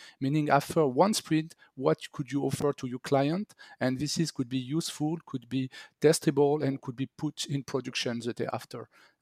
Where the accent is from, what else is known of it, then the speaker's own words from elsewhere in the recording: France; I'm from France too.